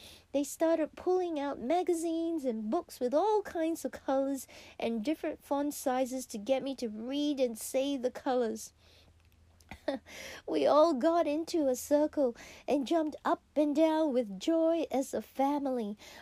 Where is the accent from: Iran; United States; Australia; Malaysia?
Malaysia; I love durians since childhood, growing up in Malaysia.